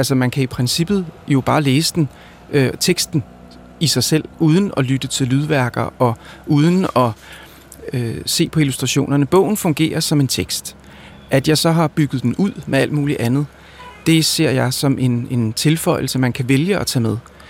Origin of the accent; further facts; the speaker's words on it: Roskilde, Zealand, Denmark; jeg er opvokset i Roskilde og har siden barnsben skrevet og tegnet og spillet musik